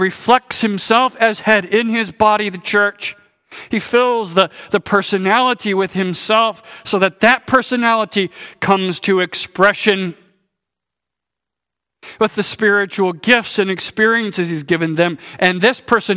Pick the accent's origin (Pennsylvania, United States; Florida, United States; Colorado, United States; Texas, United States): Colorado, United States; I grew up in Colorado. Colorado has the highest concentration of aspen trees in the United States.